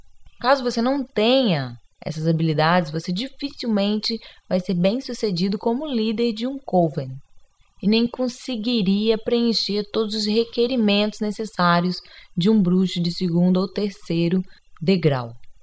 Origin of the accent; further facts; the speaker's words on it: Brazil; depois eu vou falar sobre algumas tradições que eu considerei importantes ou diferentes para nós que somos do Brasil.